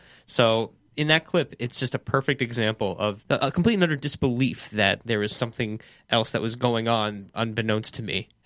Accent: Woodstock, New York, United States; as I grew up in Woodstock, New York, were that of mostly just video games.

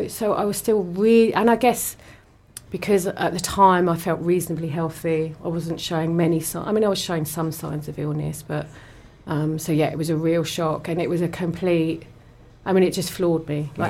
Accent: London, United Kingdom; I grew up in South London.

